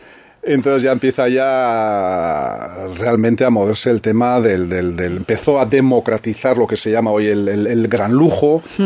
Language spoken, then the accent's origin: Spanish; Hernani, Basque Country, Spain; also born or lived in Lazcano; Nosotros nacimos ya en Lazcano, cuando nacieron unos bebés, en Hernani prácticamente son los primeros pasos.